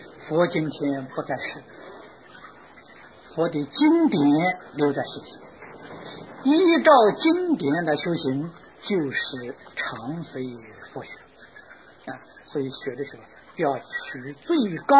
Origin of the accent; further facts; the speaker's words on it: China; 所以我们中国人讲孝，孝底下也讲顺，不顺呢就不算。